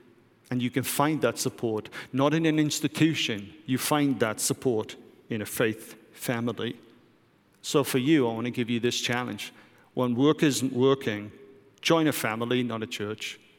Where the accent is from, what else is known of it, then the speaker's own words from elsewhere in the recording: United Kingdom; Vipke is German and I'm British and our family live in two different places